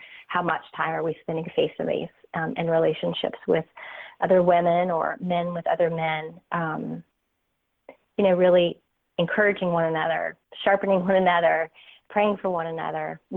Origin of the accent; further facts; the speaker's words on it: North Carolina, United States; I love Alabama. I'm from North Carolina, so Alabama